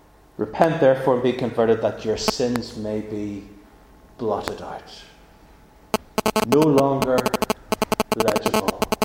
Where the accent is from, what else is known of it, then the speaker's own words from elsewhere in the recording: Northern Ireland, United Kingdom; when I grew up in Northern Ireland, I worked often on farms